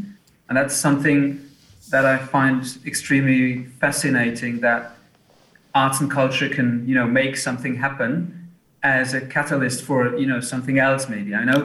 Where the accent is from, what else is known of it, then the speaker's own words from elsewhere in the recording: Luxembourg; So I was born and raised in Luxembourg. I'm now 31 years old.